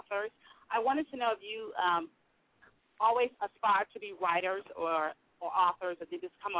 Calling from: Norfolk, Virginia, United States; I'm calling from Norfolk, Virginia.

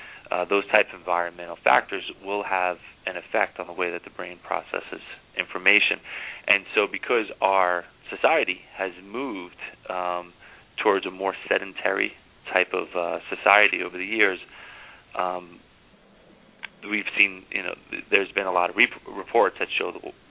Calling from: Pennsylvania, United States; Okay. Yeah, I'm actually calling from Pennsylvania. I'm out here at one of my franchise locations working with the staff out here.

